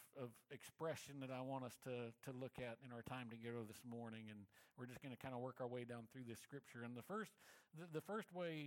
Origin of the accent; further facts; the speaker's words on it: Moberly, Missouri, United States; The church that I grew up in Moberly, Missouri.